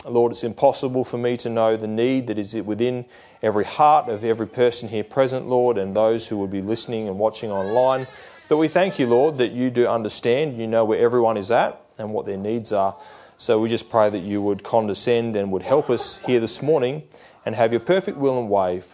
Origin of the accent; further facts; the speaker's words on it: Bathurst, New South Wales, Australia; And spent a lot of years growing up in Bathurst, a town with a lot of goods going for it.